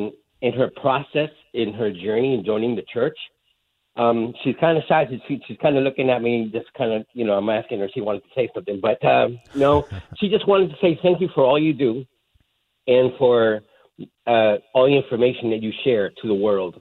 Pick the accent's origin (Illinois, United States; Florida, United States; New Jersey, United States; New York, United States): Florida, United States; Tampa; First of all, again, hi … I'm from Tampa, Florida.